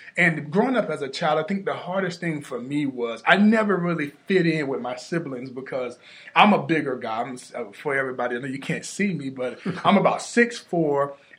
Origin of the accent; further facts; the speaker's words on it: South Carolina, United States; Yeah, well, growing up in South Carolina, I couldn't ask for a better upbringing